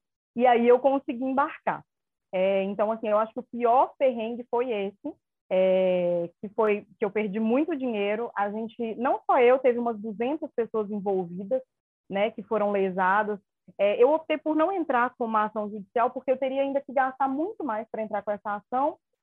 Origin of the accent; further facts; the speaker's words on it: Belo Horizonte, Minas Gerais, Brazil; tenho 33 anos, sou de Belo Horizonte, Minas Gerais, pois moro na região metropolitana de BH, né? Já viajei por 20 países. Já morei um tempo fora, né, em Dublin